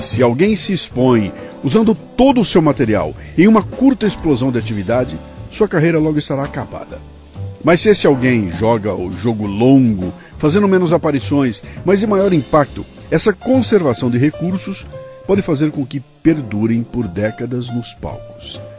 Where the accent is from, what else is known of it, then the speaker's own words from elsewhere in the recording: Bauru, São Paulo, Brazil; Eu vou pensar em Bauru, por exemplo, a minha cidade natal.